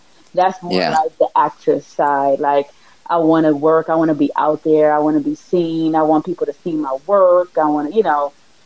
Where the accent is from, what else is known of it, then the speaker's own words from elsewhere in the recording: Jamaica; because I am from Jamaica, proud Jamaican.